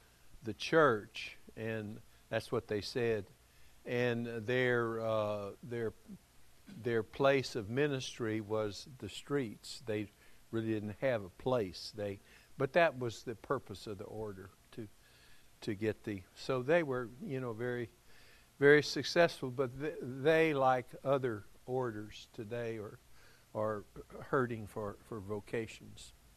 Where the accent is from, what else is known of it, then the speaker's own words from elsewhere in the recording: Freeport, United States; I was just a typical young boy growing up in Freeport.